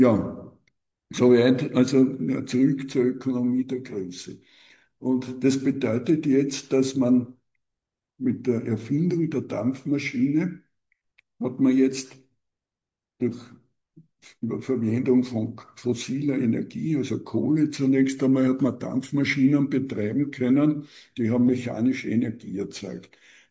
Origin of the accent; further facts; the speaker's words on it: Gersthof, Vienna, Austria; in meiner Kindheit, ich bin in Gersthof aufgewachsen